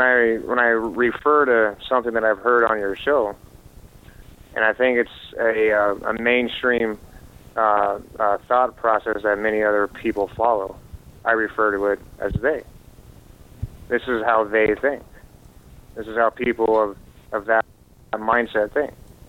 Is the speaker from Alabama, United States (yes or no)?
no; Montana, United States; I'm from Montana.